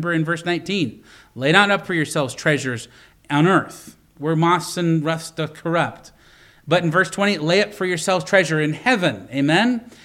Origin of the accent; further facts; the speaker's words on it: Boone, Iowa, United States; born there; And I was born in Boone, Iowa, in the hospital there, Boone, Iowa.